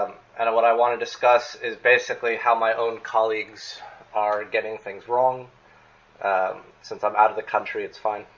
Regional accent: United States; So, as Professor Kokenberg suggested, I am from the United States.

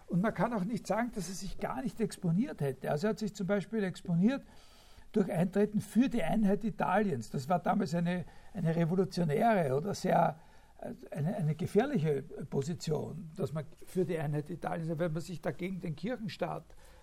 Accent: Vienna, Austria; wenn man das so als Wiener so sagen darf

